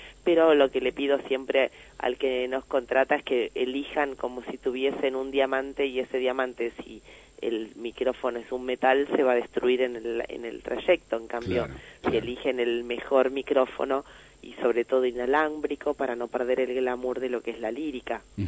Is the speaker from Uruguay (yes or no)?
yes; Uruguay; me llevó a cantar a San Rafael, y de ahí me fui al mundo, desde Uruguay, por eso me emociona tanto estar acá.